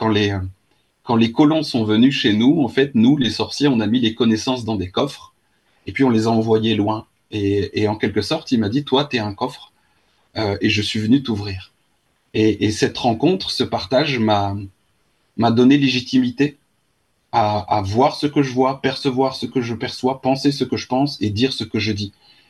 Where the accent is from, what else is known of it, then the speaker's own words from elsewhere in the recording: Charleroi, Wallonia, Belgium; born there; donc moi je suis belge, je suis né à Charleroi, en ville